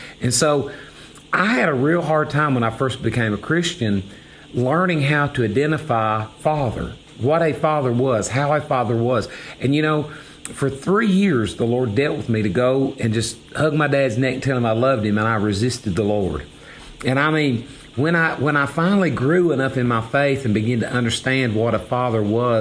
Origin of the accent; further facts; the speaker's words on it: Appalachia, United States; It's like I'm a hillbilly, and or maybe I should say politically correct, I'm an Appalachian American, you know.